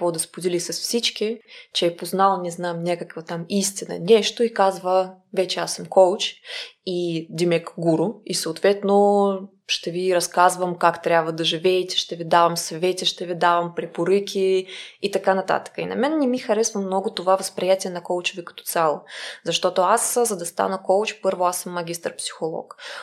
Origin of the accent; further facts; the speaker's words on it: Moscow, Russia; Bulgarian is a second language; now in Bulgaria; както ще чувате по моя акцент нататък, аз не съм от България, аз съм от Москва, обаче вече 10 години живея тук в България.